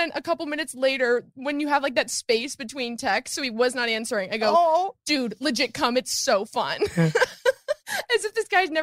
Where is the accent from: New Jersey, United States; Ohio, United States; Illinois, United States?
Illinois, United States; Because I'm from Illinois.